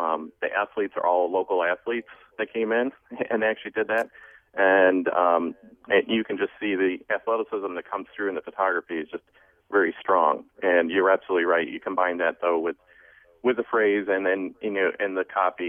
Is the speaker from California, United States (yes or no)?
no; Cleveland, Ohio, United States; Yeah, I grew up in Cleveland